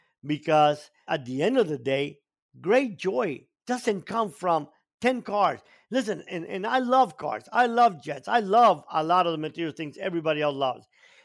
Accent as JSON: {"language": "English", "country": "Cuba", "said": "The greatest joy in my life was when we came from Cuba and had nothing, but we had a family."}